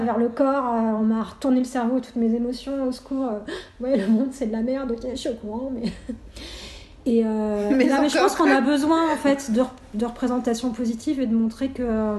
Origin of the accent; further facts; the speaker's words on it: France; la première fois en tant que Français que tu mets les pieds aux États-Unis